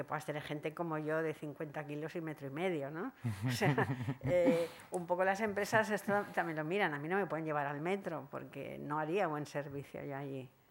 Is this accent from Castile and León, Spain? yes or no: no; Catalonia, Spain; soy catalana, he nacido aquí en la Rambla, de una familia trabajadora, luego clase media un poquito alta